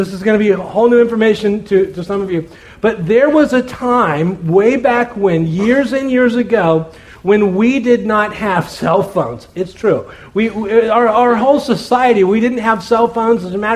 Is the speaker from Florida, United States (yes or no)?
yes; Miami, Florida, United States; And I remember we grew up in Miami, Florida, and I remember it was so exciting because we were one of the last people on our block to actually get air conditioning put into our house.